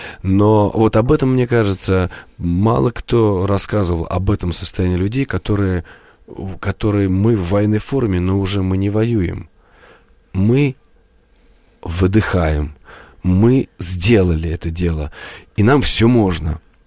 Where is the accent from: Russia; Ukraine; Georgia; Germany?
Russia; я испытываю гордость, что я тоже россиянин